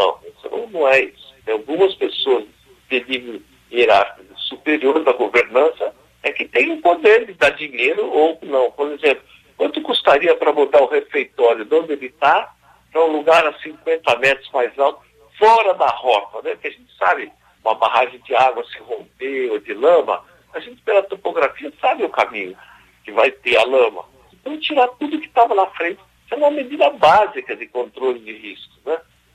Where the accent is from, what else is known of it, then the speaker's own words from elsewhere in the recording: Brazil; A gente torce pela Vale. A gente é brasileiro, tem muito orgulho de muitas coisas da Vale.